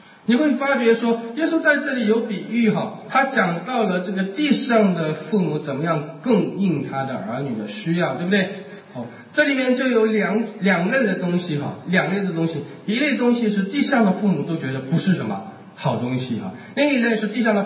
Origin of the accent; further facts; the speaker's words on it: Shanghai, China; 我小的时候也住在杨浦区，我们那个弄堂左边是一个厂，右边是一个工厂